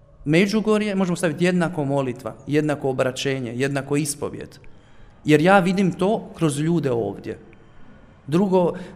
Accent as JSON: {"language": "Croatian", "country": "Croatia", "said": "kad mi pitaju odakle si, ja kažem ja znam Hrvat."}